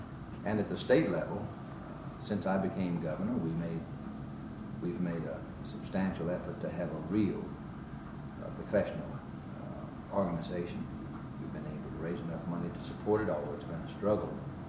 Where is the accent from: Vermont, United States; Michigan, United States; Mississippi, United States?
Mississippi, United States; now in Memphis, United States; I was born and raised in Mississippi. Was the son of a Democrat congressman and didn't know anything but a one-party state